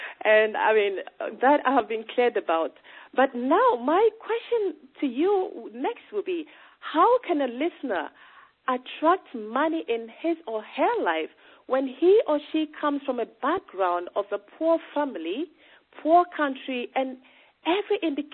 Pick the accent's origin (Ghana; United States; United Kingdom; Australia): Ghana; I come from Ghana, and I mean, mm-hmm. in my country